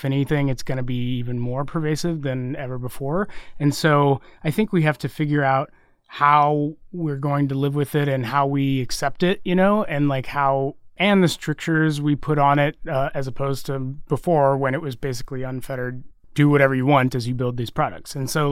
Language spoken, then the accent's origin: English; Texas, United States; Like my folks, I grew up in Texas, so like my folks live there.